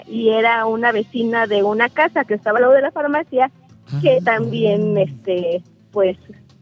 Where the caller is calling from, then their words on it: Querétaro, Mexico; De Querétaro, de Querétaro.